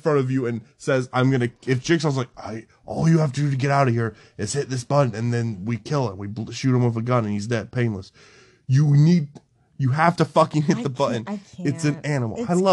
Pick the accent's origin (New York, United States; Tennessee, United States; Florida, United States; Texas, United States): Florida, United States; I grew up in Florida.